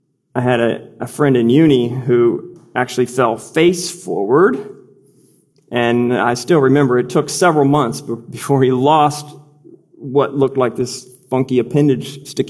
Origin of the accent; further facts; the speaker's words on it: Midwest, United States; I think of the long, icy winters growing up in Midwest America.